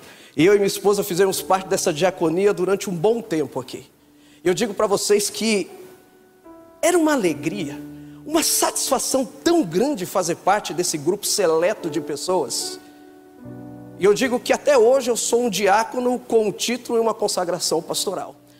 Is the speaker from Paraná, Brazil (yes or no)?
yes; Apucarana, Paraná, Brazil; estão lá da minha cidade, Apucarana, no Paraná.